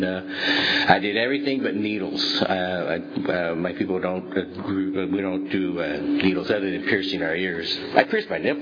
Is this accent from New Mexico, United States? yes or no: yes; New Mexico, United States; also born or lived in Texas; when I was growing up in New Mexico and Texas area